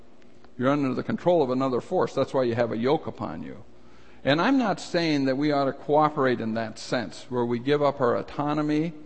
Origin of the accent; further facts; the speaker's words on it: United States; I don't put it in their face all the time that I'm an American